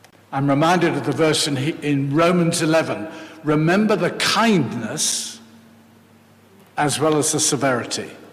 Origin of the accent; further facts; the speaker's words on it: Sheffield, Yorkshire and the Humber, United Kingdom; I come from Sheffield